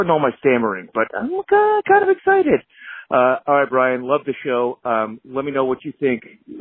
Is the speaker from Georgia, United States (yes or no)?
no; Massachusetts, United States; now in Burbank, United States; calling from Burbank, California. Born and raised in Massachusetts. fifth generation Red Sox fan.